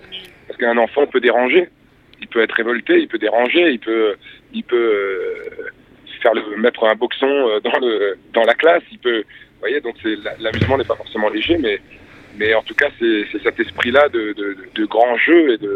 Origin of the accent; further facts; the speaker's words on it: Réunion; born there; Je suis né à La Réunion, mais deux parents qui sont pas nés. Donc j'avais les deux cultures, j'ai les deux cultures en moi.